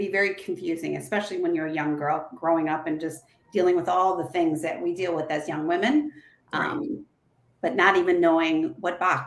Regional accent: United States; And yeah, from the U.S.

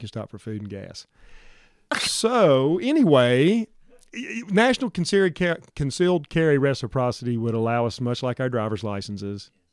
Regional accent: Southern United States, United States; now in Johnson County, Wyoming, United States; I'm sure people out there pick up on my accent every time I open my mouth. Born and raised in the south and spent most of my life there.

